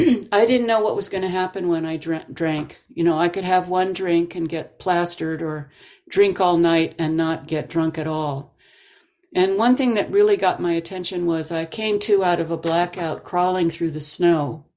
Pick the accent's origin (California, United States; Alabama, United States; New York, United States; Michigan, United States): California, United States; Pleasant Hill; I grew up in the East Bay in Pleasant Hill, California, and started drinking when I was a teenager.